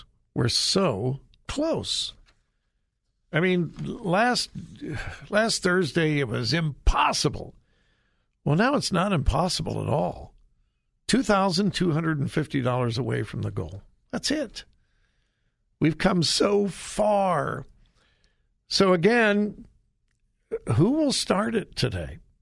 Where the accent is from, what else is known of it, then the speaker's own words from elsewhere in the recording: United States; And I learned quickly that I, as an American, didn't need to fear anything.